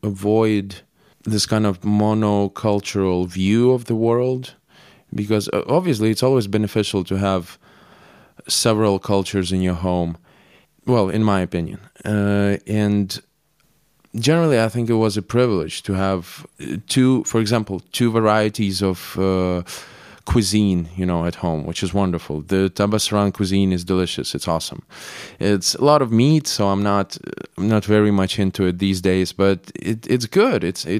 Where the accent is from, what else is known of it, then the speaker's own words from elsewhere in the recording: Kyiv, Ukraine; I think it was kind of like being a tourist in a Soviet Union, maybe, I would imagine, in my early childhood, because everything around me still looked Soviet.